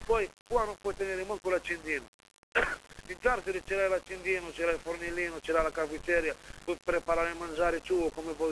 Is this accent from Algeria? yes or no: yes; Algeria; Italian is a second language; now in Italy; Sì, io vengo dall'Algeria. Sto qua da quasi 8 anni che sono qui.